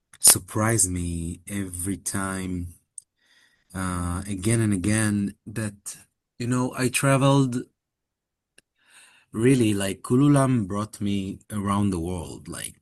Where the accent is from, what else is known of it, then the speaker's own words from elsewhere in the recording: Israel; because I'm from Israel and I don't feel like this.